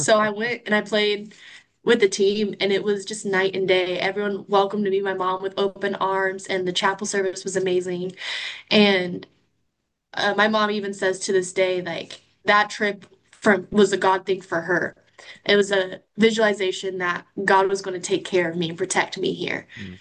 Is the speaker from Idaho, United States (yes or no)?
yes; Meridian, Idaho, United States; I'm from Meridian, Idaho. And so it's about a 21-hour drive from my home to Randall.